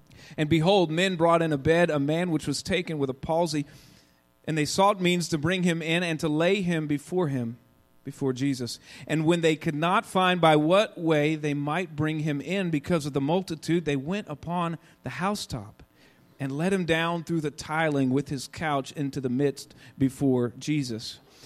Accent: Austin, Texas, United States; I'm from Austin, Texas, so it's a little bit warmer there.

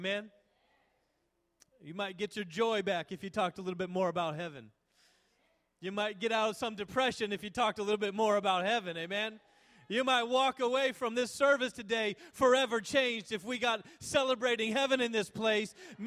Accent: Alaska, United States; Yes, I grew up in Alaska, so cold is not unforeign to me.

